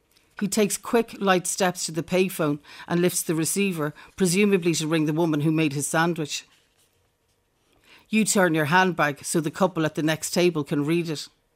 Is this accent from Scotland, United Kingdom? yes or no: no; Northern Ireland, United Kingdom